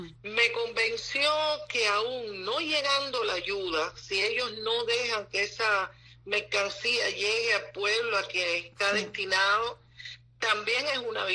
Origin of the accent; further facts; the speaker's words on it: Havana, Cuba; moved away as an adult; now in United States; Yo soy de La Habana.